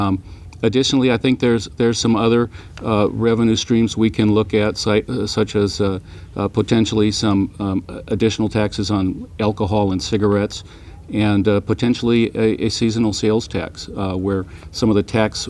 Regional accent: Anchorage, Alaska, United States; I've lived in Anchorage for over 40 years. I grew up in Anchorage. I graduated from East High School

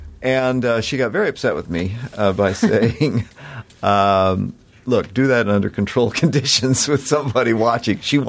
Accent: Montana, United States; And where I grew up in Montana, the guys I played sports against, the Crow Indians, great, great, great folks, had their little people story.

